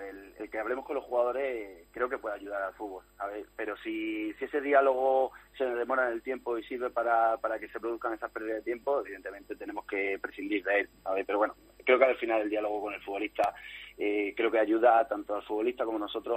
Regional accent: Don Benito, Extremadura, Spain; yo soy de Don Benito

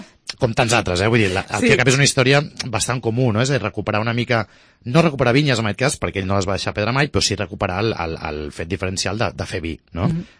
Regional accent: Barcelona, Catalonia, Spain; born there; el meu pare sí que és del Priorat, jo sóc nascut a Barcelona, val? Venido al campo, una mica.

